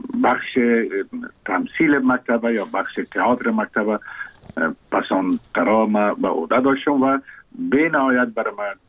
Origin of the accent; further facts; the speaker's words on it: Kabul, Afghanistan; من زاده کابل هستم. در شهر کابل تولد شدیم، در اونجا رشد کردم.